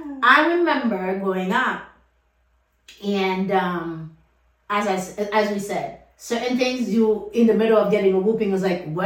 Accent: Haiti; English is a second language; like we used to do growing up in Haiti, and people go cook for you and doing your laundries and doing everything for you.

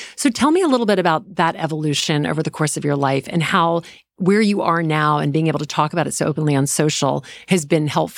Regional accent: Southern United States, United States; My mom is British. I grew up in the South. Like, we're just a more formal household.

